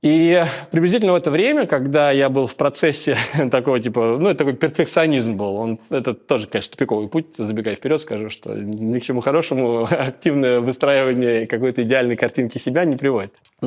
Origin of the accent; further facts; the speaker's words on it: Russia; Вот я вырос в России какой-то там.